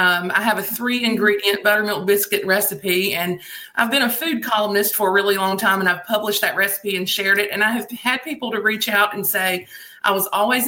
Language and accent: English; Blythe, Georgia, United States; also born or lived in Jeffersonville; Well, I have roots in a little town called Blythe, Georgia, right outside of Augusta, and also in Jeffersonville, Georgia, and that's about 30 miles south of Macon.